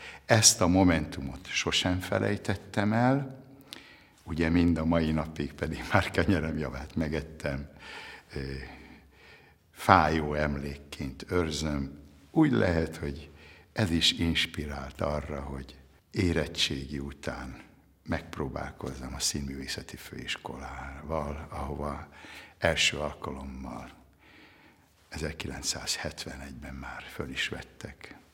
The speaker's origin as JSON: {"language": "Hungarian", "town": "Ibrány", "region": "Szabolcs-Szatmár-Bereg", "country": "Hungary", "tie": "born or raised there", "said": "Szabolcs-Szatmár-Bereg megyében, Ibrányban nőttem föl"}